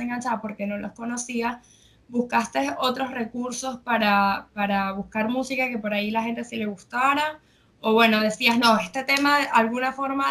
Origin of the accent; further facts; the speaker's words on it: Venezuela; now in Argentina; yo no soy de acá, de Argentina, soy de Venezuela, y por ahí conectarme con la cumbia que escuchan acá para mí es más complicado